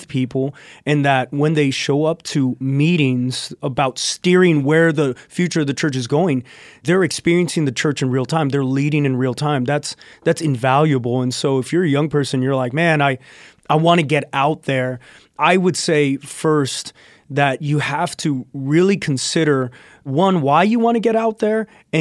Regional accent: Texas, United States; and I grew up in South Texas, Santos, so 2 hours from the border.

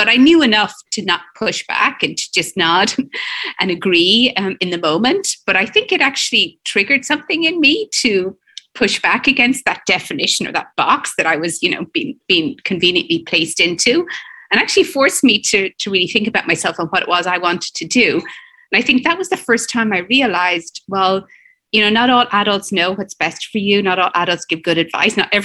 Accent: Ireland; I grew up in Ireland. I went to a high school, a Catholic girls' high school, very traditional.

